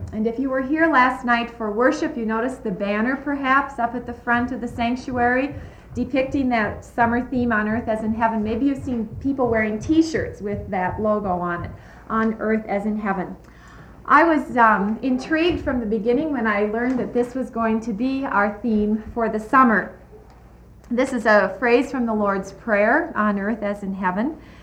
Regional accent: Northfield, Minnesota, United States; I'm from Northfield, Minnesota

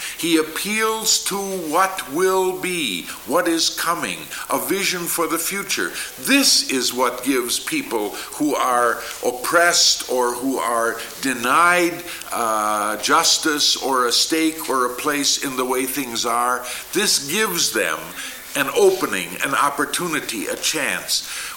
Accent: Yellow Medicine County, Minnesota, United States; Since I grew up in Yellow Medicine County, asking whether I knew where Sacred Heart was.

